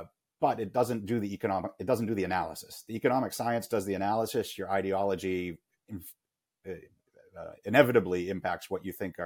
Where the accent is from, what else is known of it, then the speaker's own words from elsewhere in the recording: Massachusetts, United States; I grew up in Massachusetts, a student of the American Revolution who would go to Lexington and Concord.